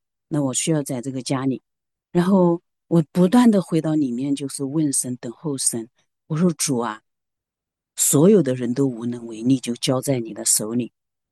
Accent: Xinjiang, China; 就是整个就和我们新疆人喝的那个奶茶是一模一样的颜色

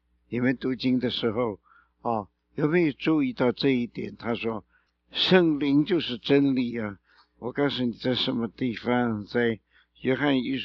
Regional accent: China; 尤其是我们中国人哈，中国人是所谓周礼之邦，非常的客气的哈，都是讲礼貌的。

